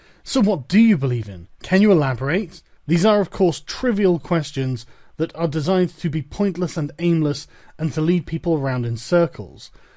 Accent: England, United Kingdom; If I moved to China, the fact that I'm English would be considered exotic.

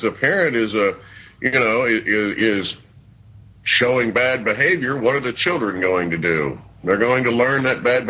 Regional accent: United States; but I'm an American before I was anything else.

